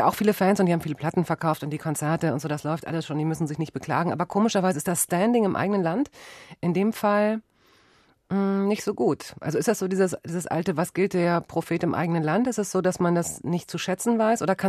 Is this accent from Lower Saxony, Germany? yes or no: yes; Hanover, Lower Saxony, Germany; ich komme ja aus Hannover